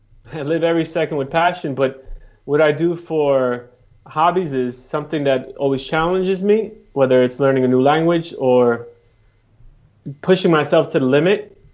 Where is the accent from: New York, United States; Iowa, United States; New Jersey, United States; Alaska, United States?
New Jersey, United States; Jersey City; I was born and raised in New Jersey, in America.